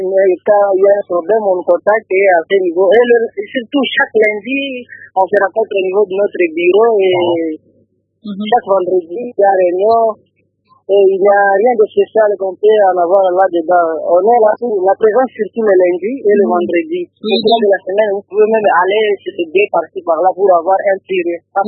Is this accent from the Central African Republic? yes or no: no; DR Congo; Moi qui vous parle, je ne suis même pas originaire de l'Ituri. Moi je suis Boudou, je viens de l'Otoule, mais je ne suis pas que congolais.